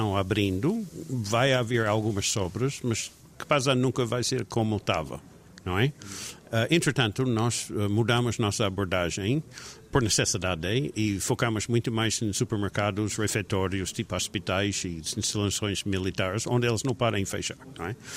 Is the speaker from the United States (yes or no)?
yes; Richmond, Virginia, United States; Portuguese is a second language; na minha terra, que é Richmond, Virginia.